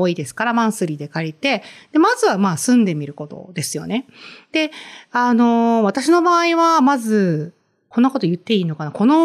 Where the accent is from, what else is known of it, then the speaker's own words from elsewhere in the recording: Kansai, Japan; 私は特にあの関西出身で関西在住なので